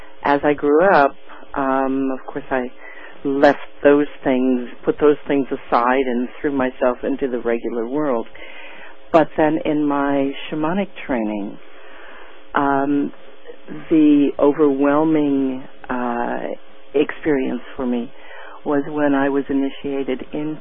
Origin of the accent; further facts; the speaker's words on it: Minnesota, United States; I grew up in Minnesota, and we lived very close to the Mississippi River.